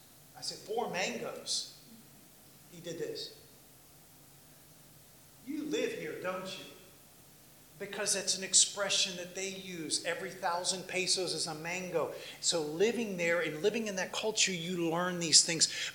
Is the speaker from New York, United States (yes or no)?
no; Washington, District of Columbia, United States; also born or lived in Oklahoma; In Oklahoma, when I went to Bible college, and again, I'm from Washington, D.C. Now I speak like this